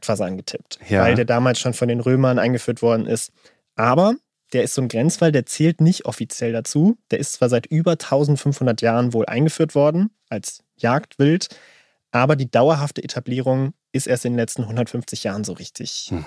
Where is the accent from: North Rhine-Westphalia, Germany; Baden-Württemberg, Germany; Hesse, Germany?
North Rhine-Westphalia, Germany; Münster; als Münsteraner natürlich.